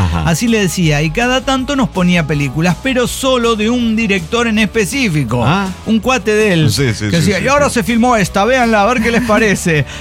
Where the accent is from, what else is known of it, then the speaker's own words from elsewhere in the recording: Canada; inclusive canadiense, siendo canadiense, a menos de la mitad de los candidatos